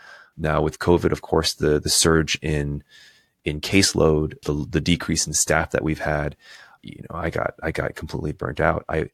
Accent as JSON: {"language": "English", "region": "California", "country": "United States", "said": "So I'm from California, so I watch a lot of, you know, I'm a big Warriors fan."}